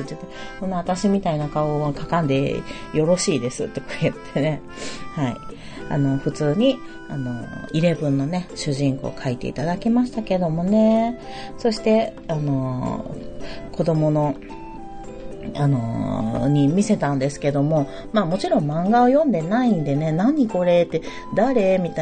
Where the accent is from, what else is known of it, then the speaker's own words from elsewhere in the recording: Nara, Japan; まあ、奈良なんだけれども、まあ、母が京都で育ったりとかしたっていうことがあって、親戚も京都が多いんですけどね。